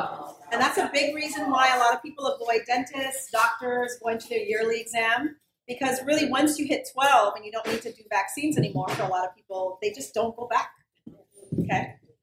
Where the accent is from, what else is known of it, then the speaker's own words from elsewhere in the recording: St. Croix, U.S. Virgin Islands; also born or lived in Buffalo, United States / Indiana, United States / Toledo, United States / California, United States; So I'm originally from St. Croix in the Virgin Islands. I was born and raised there, and I've moved all over. I went to college in Buffalo, New York.